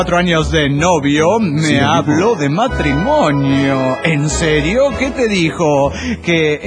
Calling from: Cuernavaca, Morelos, Mexico; de Cuernavaca, Morelos, México.

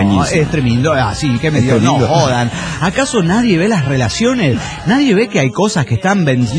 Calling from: Washington, United States; de Baradu, Washington.

